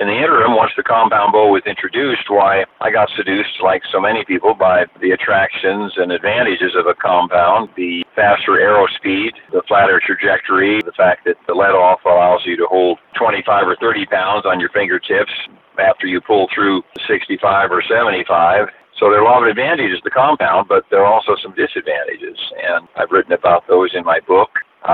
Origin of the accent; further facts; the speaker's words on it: Washington, United States; I had taken 6 of the 7 huntable big game species in my home state of Washington with stick bows, with a recurve or a longbow.